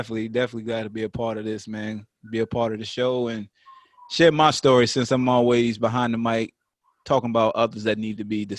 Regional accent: Newport News, Virginia, United States; But from kindergarten to 5th grade, I grew up in Newport News, Virginia. Grew up in Glen Garden Apartments

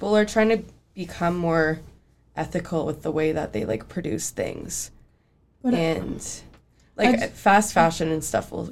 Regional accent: Guelph, Ontario, Canada; I'm from Guelph also, but Guelph just banned plastics in the whole city.

